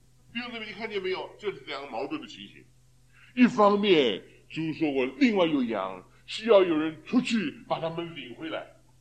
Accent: China; 今天我们是中国人，我们讲中文

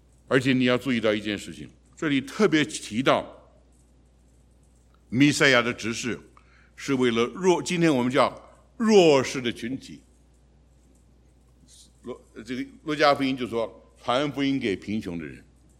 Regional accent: China; 像我们中国人的思想，只要你一个人有教育总有希望。

